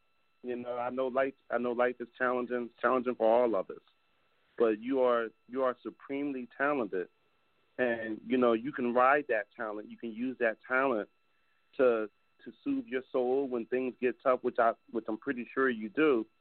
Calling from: Philadelphia, Pennsylvania, United States; I'm calling out of Philadelphia

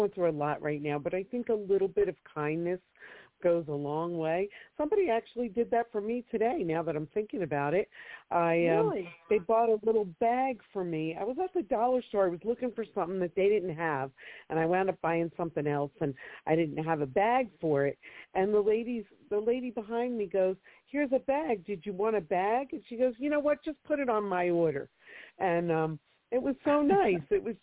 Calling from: New Jersey, United States; How are you? And I'm calling from New Jersey.

